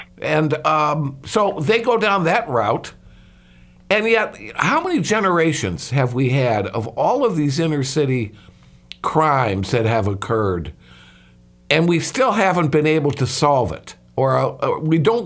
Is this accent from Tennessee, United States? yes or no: no; Chicago, Illinois, United States; Yeah, I come from Chicago, and I watched this Kim Fox, who you mentioned in your article.